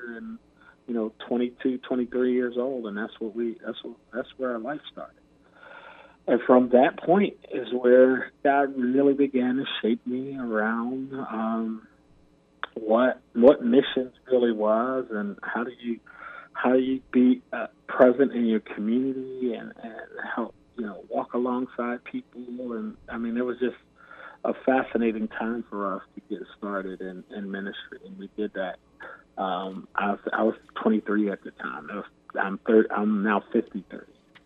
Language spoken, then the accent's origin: English; Philadelphia, Pennsylvania, United States; I'm from Philadelphia, grew up in Philadelphia, and grew up going to church, you know, from the time I was probably 9-10 years old.